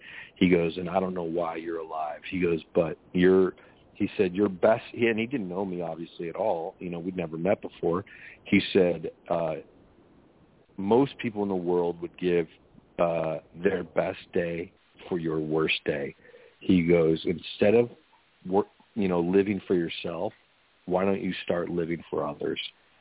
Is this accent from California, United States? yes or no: no; Seattle, Washington, United States; and I'm from Seattle. So I was in Miami. So I was in Florida, but I was in no shape to travel.